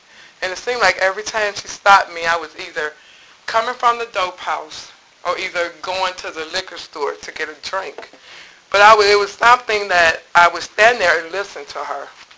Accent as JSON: {"language": "English", "region": "Alabama", "country": "United States", "also_born_or_lived": "Detroit", "moved": "yes", "said": "I told y'all I was from Alabama. And every summer I had to work in the fields and do things every summer, garden and all that, and I didn't like it."}